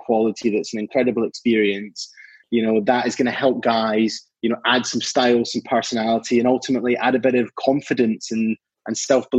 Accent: Scotland, United Kingdom; born there; moved away as an adult; now in England; So I was born in Scotland. Both of my parents are Canadian. So they moved to the UK in their 20s and then moved up to Scotland in their 30s. And my sister and I were both born up there.

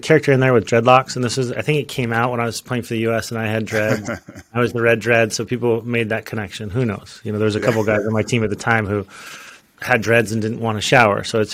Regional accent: Utah, United States; Soccer was a spring sport when we were growing up in Utah. Or rugby at our high school.

